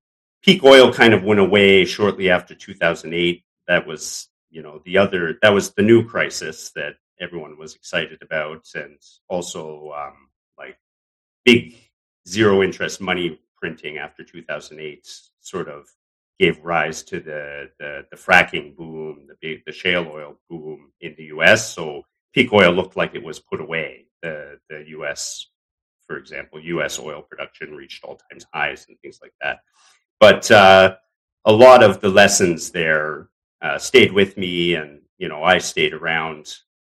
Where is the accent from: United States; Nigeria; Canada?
Canada; I'm a Canadian expat.